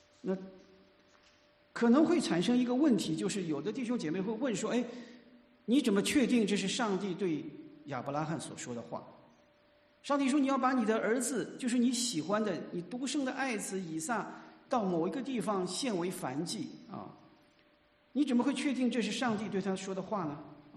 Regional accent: China; 我们喜欢讲一种平衡啊，就像我们中国人常常讲到的中庸之道。

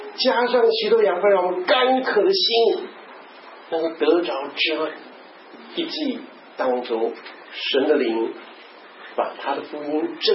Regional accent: Taiwan; 我发现那是我家乡的，我觉得家乡有好几座山，那几座山我们称作火焰山，上面是光秃秃的

